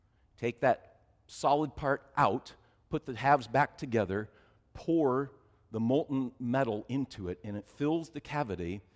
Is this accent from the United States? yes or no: yes; Minnesota, United States; moved away; not from this area, but I'm transplanted here 29 years ago, and I'm reminded that I'm still new. I'm from Minnesota, right?